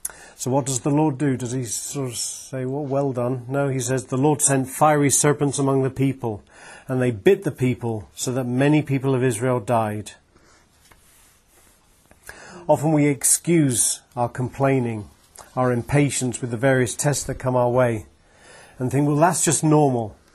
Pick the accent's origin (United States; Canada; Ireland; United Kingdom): United Kingdom; we love complaining, and it's a national pastime. And we just, you know, brush it off saying, well, we're just British, ha ha ha, how funny.